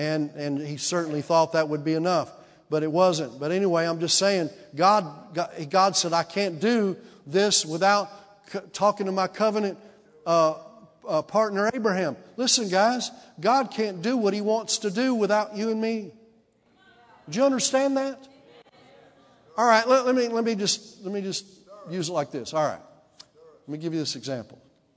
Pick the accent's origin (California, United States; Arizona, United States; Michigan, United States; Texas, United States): Texas, United States; Houston; I mean, we went to Decatur, and listen, we're from Houston.